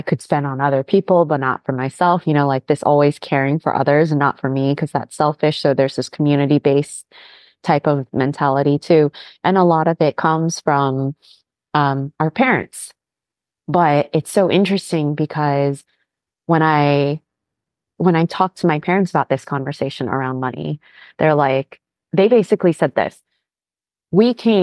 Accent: Maryland, United States; moved away as an adult; also born or lived in California; I was born and raised in Maryland. I left in 2008, and I moved all the way from here to California.

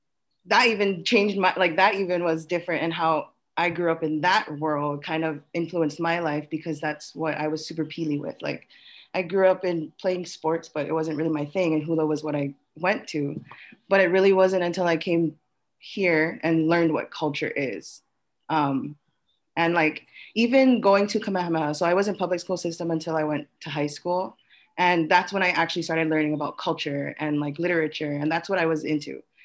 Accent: Hawaii, United States; Like, I grew up in Oahu. I grew up in, like, the housing.

